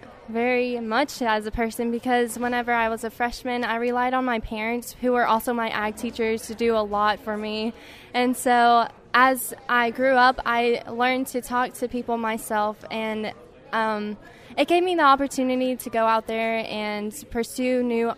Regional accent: Weimer, Texas, United States; I also did many little community service projects at my hometown in Weimer.

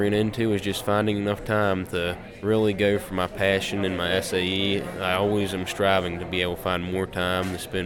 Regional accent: Burlington, West Virginia, United States; with the Mineral County FFA chapter in my hometown's Burlington, West Virginia.

